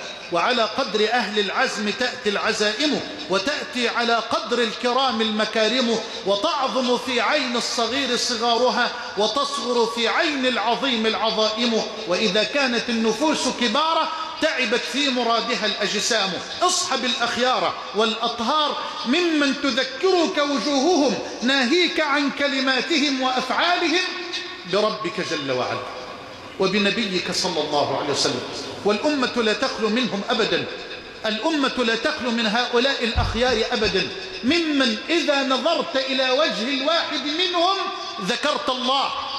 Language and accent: Arabic; Egypt; بلدنا مصر